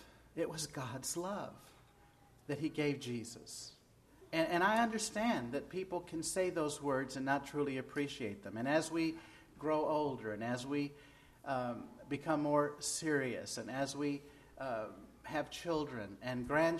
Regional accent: Chicago, Illinois, United States; Growing up in Chicago that year, there was a Democratic National Convention that caused us to come inside early every night because of the riots.

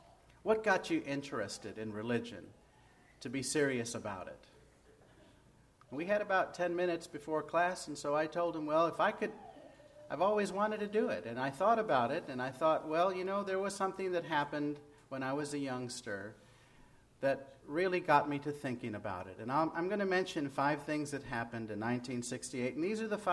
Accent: Chicago, Illinois, United States; Growing up in Chicago that year, there was a Democratic National Convention that caused us to come inside early every night because of the riots.

